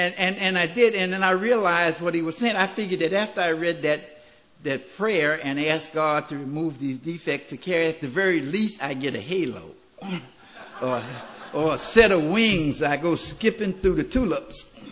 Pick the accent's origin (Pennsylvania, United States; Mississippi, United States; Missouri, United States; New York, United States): New York, United States; Bronx; I come from the South Bronx. Before I came to Maryland, I was a general contractor.